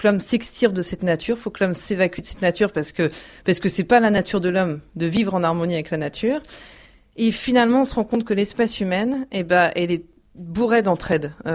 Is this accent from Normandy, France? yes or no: yes; Caen, Normandy, France; je suis originaire de Caen, donc moi j'ai 3 enfants, 3 jeunes enfants, je suis mariée et donc j'ai 31 ans. Enfin, je suis arrivée sur Paris parce que mon mari travaille là-bas